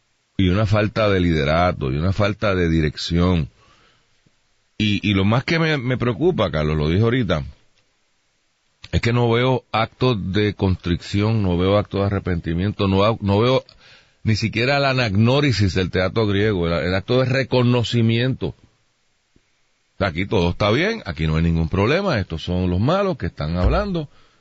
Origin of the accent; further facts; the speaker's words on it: Puerto Rico; Y en Puerto Rico somos parte de los Estados Unidos.